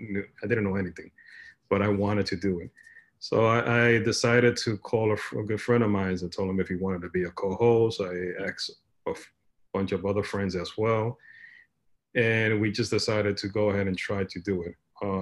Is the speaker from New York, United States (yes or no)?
yes; New York, United States; So I was born in Washington Heights, but I lived all my life, at least to when I was 18 or 19 in Inwood.